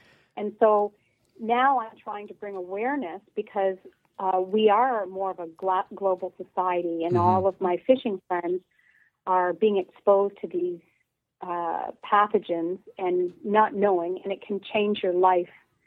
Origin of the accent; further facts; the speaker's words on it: Halifax, Nova Scotia, Canada; accent: East Coast; I am definitely an East Coast girl. You can probably hear from the twang in my voice. I grew up in Halifax